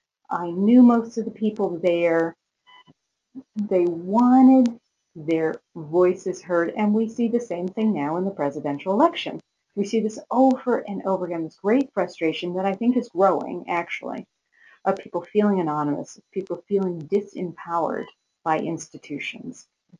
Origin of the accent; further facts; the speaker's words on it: Sleepy Hollow, New York, United States; I grew up in Sleepy Hollow in Westchester.